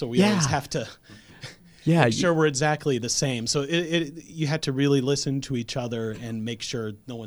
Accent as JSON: {"language": "English", "town": "Pittsburgh", "region": "Pennsylvania", "country": "United States", "tie": "born or raised there", "said": "I actually grew up in the Fox Chapel area in Pittsburgh, one of the Pittsburgh natives."}